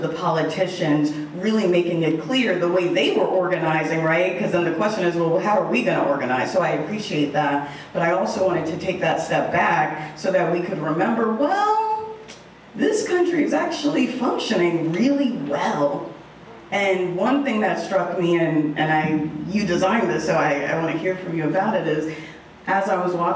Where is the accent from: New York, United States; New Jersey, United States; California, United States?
New York, United States; I'm from New York as well.